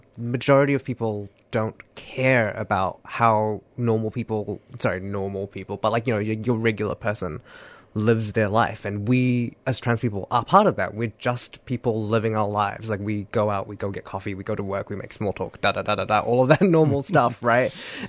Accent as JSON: {"language": "English", "region": "Wellington", "country": "New Zealand", "said": "I come from Wellington, New Zealand."}